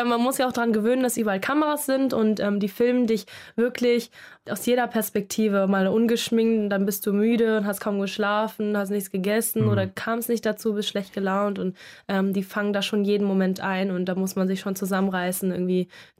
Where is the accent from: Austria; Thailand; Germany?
Thailand; Ich komme ja auch aus Thailand und da sind wir nochmal ein bisschen ganz anders drauf, was Nacktheit angeht.